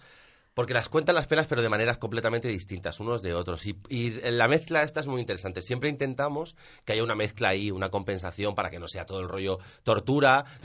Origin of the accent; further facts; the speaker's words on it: Elche, Valencian Community, Spain; los que estéis en Elche, que sabéis cómo somos los de Elche en ese sentido